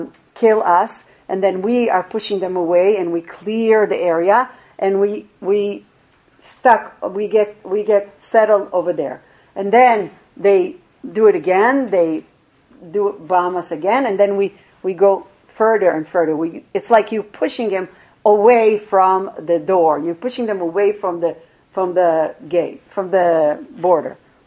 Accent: Israel; I grew up in Israel. I grew up in a frum home.

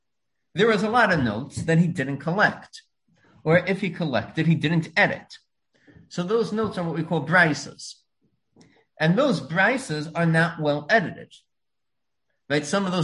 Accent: Lawrence, New York, United States; I grew up on Central Avenue in Lawrence, and there was a Reform temple across the street called Temple Israel.

